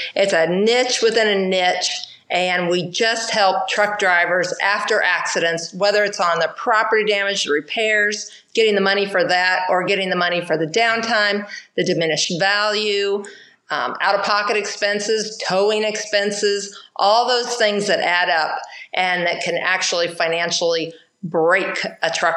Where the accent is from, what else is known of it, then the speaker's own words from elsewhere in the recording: Bloomington, Illinois, United States; Hey, I'm from Bloomington, Illinois. I believe in State Farm.